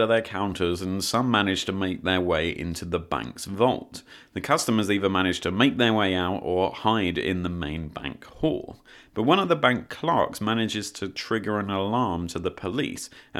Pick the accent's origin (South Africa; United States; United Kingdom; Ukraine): United Kingdom; Back in my home country of the UK